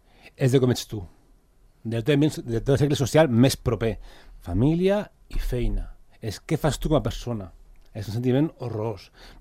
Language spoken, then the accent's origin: Catalan; Andorra; No, però com a andorrà, cada vegada jo noto que em costa menys viatjar.